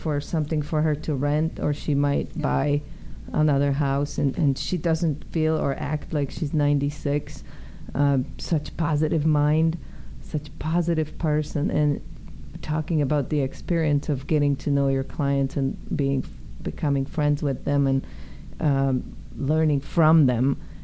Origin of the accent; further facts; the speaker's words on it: Poland; because I'm from Poland and we had to do things outside of the box. So it's my second nature.